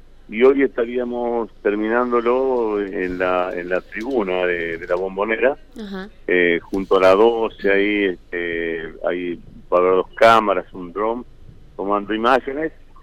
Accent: Santa Fe, Argentina; Nosotros sabes que somos de Santa Fe, no tenemos mucho contacto acá.

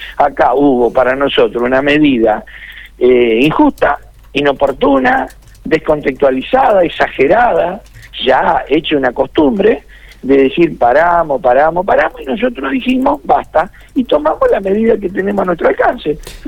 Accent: Santa Fe, Argentina; porque vivimos en Argentina, somos santafesinos, vivimos acá.

